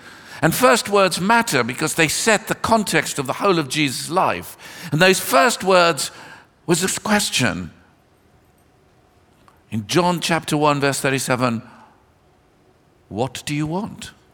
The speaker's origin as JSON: {"language": "English", "country": "South Africa", "tie": "born or raised there", "lives_now": "London, United Kingdom", "said": "I grew up in South Africa, as I told you, came to live in London"}